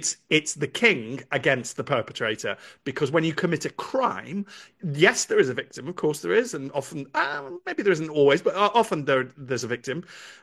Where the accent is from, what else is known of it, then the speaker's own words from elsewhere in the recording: United Kingdom; And I am equally harmed as a British person by the mass gang rape of little white girls